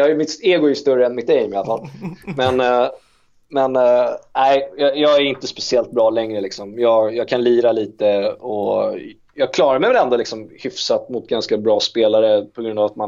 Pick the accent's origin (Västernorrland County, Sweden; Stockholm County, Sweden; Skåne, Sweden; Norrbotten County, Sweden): Stockholm County, Sweden; Lidingö; Jag kom inte från Lidingö, och så var vi ett gäng grabbar där.